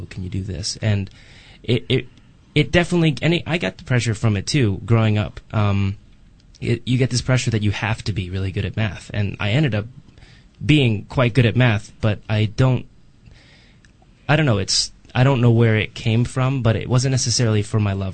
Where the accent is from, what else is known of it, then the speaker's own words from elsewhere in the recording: United States; growing up in America, I see around me a strange attitude